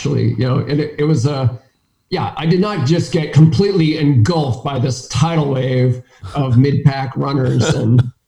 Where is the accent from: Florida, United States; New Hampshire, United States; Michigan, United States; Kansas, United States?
New Hampshire, United States; So I grew up in New Hampshire and, you know, ran competitively in high school.